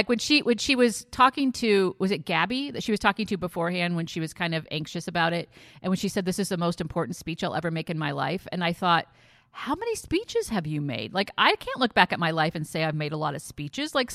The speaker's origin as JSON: {"language": "English", "town": "Moortown", "region": "Vermont", "country": "United States", "said": "I didn't want to say Moortown, Vermont."}